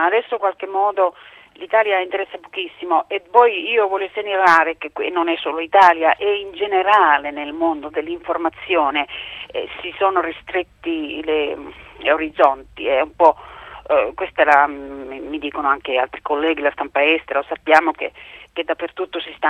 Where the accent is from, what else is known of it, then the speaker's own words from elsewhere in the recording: Finland; Italian is a second language; now in Italy; credo che oggi avrei difficoltà di abituarmi a alcune cose in Finlandia, sono tipo orari, cibi, rapporti umani, e ovviamente io mi ci trovo bene quando vado nel mio paese, ma in qualche modo io faccio parte di quella categoria che ormai è forestiera dappertutto